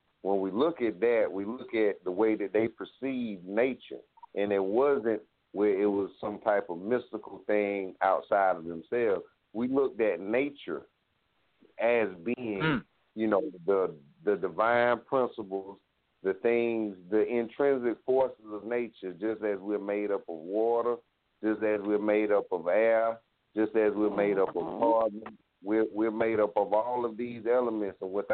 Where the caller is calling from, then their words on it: South Carolina, United States; I'm calling from South Carolina.